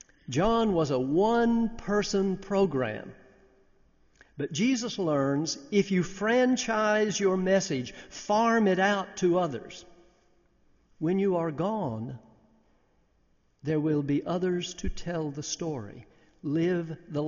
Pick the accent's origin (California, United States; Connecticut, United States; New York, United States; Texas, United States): Texas, United States; Growing up in Texas, I'm sure I always knew that.